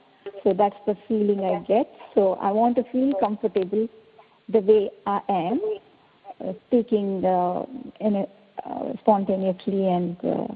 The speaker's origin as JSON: {"language": "English", "town": "Melbourne", "region": "Victoria", "country": "Australia", "said": "I am from Melbourne."}